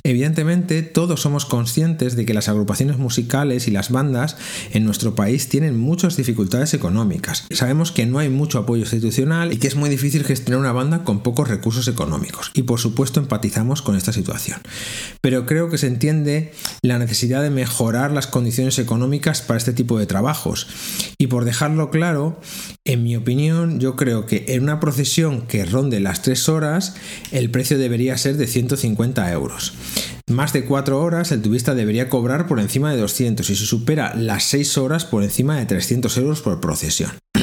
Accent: Castile and León, Spain; En mi caso, como yo procedo de Castilla y León, es de donde más propuestas me llegan.

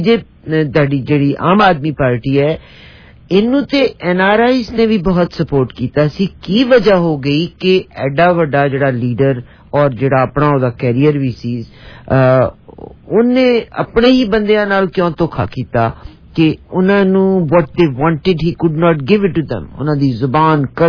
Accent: Punjab, Pakistan; ਅਸੀਂ ਜਿਹੜੇ ਲਹਿੰਦੇ ਪੰਜਾਬ ਤੋਂ ਹਾਂ

